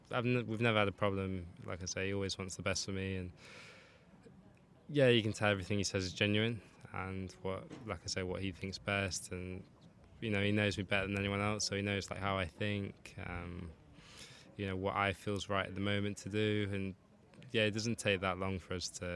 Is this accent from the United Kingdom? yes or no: yes; United Kingdom; I'm British